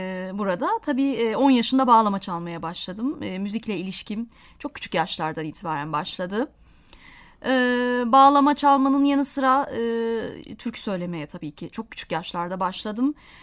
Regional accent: Istanbul, Turkey; Şimdi ben 1994 İstanbul doğumluyum. 17 yaşına dek de İstanbul'da yaşadım.

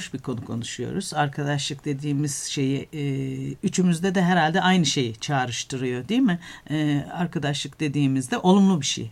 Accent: Ankara, Turkey; Biz Canan Hanım'la birlikte Ankara'da bir semtte yan yana sokaklarda büyüdük.

